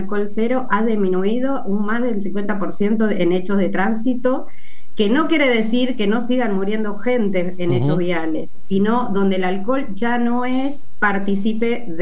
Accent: Argentina; como sabemos, Argentina tenemos el vino como bebida nacional

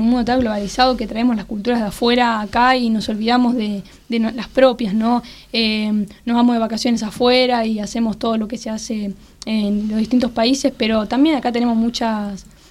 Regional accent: Argentina; pero obviamente todos somos argentinos y compartimos algo en común

